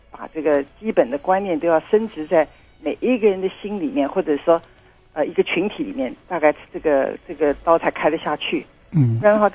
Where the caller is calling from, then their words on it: Taipei, Taiwan; 我是台北的